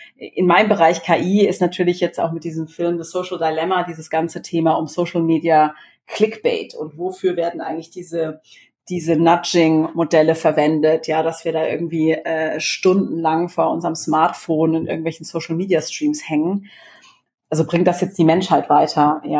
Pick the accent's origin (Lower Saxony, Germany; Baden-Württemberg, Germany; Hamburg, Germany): Baden-Württemberg, Germany; ich bin ja groß geworden in Baden-Württemberg und in der Nähe von Karlsruhe.